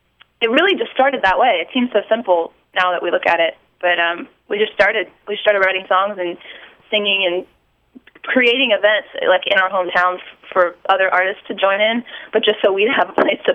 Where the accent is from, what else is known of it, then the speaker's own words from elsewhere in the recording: Pennsylvania, United States; now in Nashville, United States; But we've lived here in Nashville for 6 years, but we grew up in Pennsylvania.